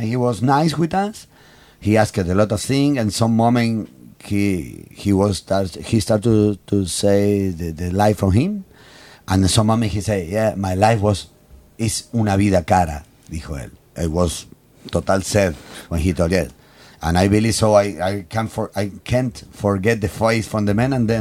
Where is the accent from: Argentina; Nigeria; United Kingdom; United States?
Argentina; No, just because I come from Argentina, so I born with this, you know.